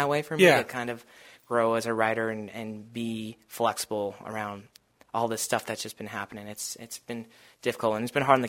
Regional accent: Stanwood, Washington, United States; Yeah, so I'm from Stanwood, Washington. It's about the same population, I'd say, as Sandpoint.

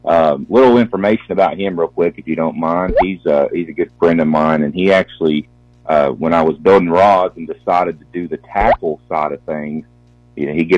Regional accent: Kentucky, United States; So, you know, growing up in Eastern Kentucky, you get your fair share of, Squatch jokes

